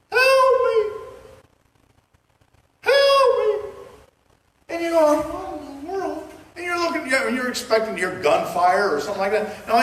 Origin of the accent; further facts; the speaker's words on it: Fort Wayne, Indiana, United States; Now, I grew up on Leesburg Road outside of Fort Wayne, Indiana, and which is real close to US 30.